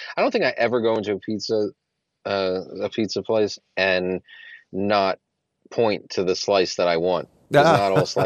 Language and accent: English; Brooklyn, New York, United States; Yeah, I'm from Brooklyn. Yeah, well, not only am I from New York, I'm from the pizza capital of the world, which is Brooklyn, New York.